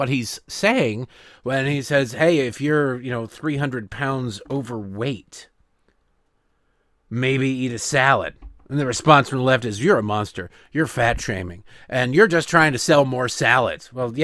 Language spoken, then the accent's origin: English; Detroit, Michigan, United States; You know, it's not very often, I grew up in Detroit, as you know, it's not very often I am jealous of Canada.